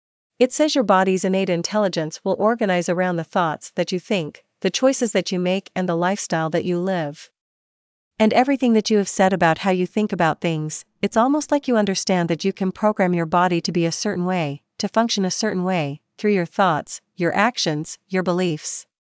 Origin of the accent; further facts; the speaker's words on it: Canada; now in United States; there wasn't a lot available as a Canadian in the US.